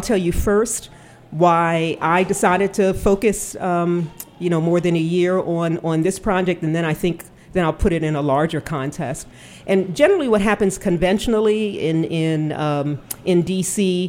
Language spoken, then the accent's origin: English; Washington, District of Columbia, United States; loved the city and loved growing up in Washington, D.C.